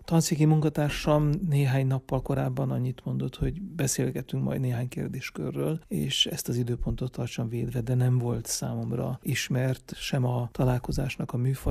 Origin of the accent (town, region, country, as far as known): Székelyvaja, Mureș County, Romania; born or raised there; also born or lived in Szövérd